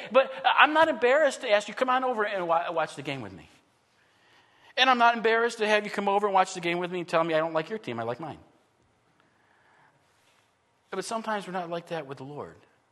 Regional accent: Buffalo, New York, United States; But, you know, I grew up in Buffalo, and I'm still a Buffalo Bills fan.

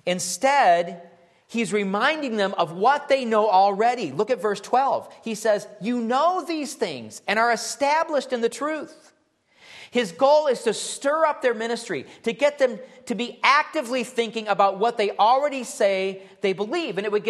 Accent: Minneapolis, Minnesota, United States; But I came from Minneapolis where everything's coded, you know, and so it's just a number to me.

